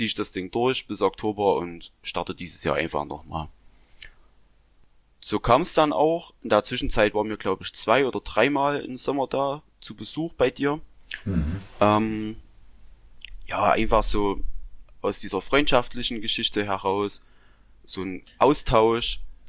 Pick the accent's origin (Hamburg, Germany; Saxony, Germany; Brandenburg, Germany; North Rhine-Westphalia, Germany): Saxony, Germany; also ich komme aus Sachsen